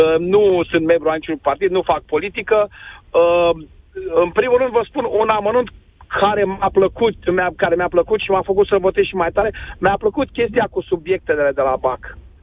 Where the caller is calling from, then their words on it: Bucharest, Romania; sunt din București.